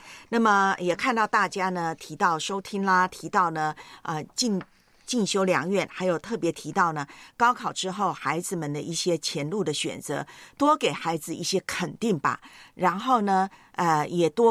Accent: Taiwan; 在我的老家台湾

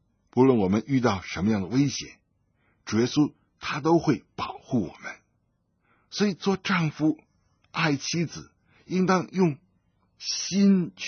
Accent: China; 其实我们中国人真的有问题，就是不懂得爱惜自己的亲人。

